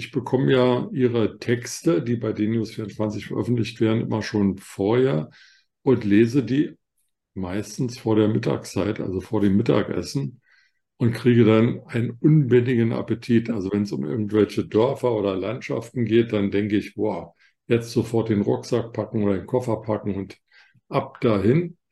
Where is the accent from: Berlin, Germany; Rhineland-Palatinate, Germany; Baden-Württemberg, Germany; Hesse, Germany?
Berlin, Germany; in Berlin, wo ich aufgewachsen bin, gab es eben Spaghetti Bolognese